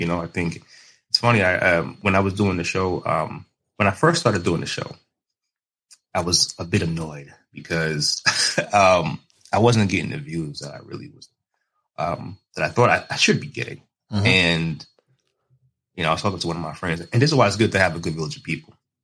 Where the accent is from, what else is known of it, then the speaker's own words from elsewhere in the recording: New York, United States; So born and raised in New York. So, you know, you always hustle, you know, you always hustle, man.